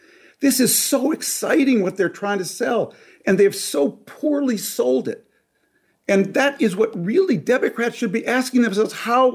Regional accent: Minneapolis, Minnesota, United States; we all watched George Floyd killed by police in my hometown of Minneapolis.

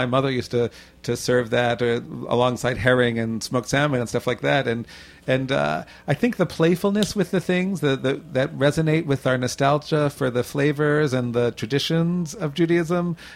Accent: Toronto, Ontario, Canada; I grew up in Toronto, which is a city with a lot of Jews, but the culture of the city isn't as Jewish as it is here.

